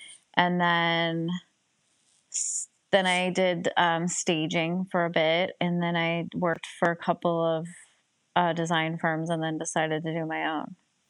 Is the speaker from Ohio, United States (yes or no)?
yes; Ohio, United States; As my children like to say, I had a white picket fence childhood. very, you know, Mayberry-like. We didn't lock our doors. I rode my bike everywhere. I had a lot of freedom. And, you know, it was a very small town, Main Street, America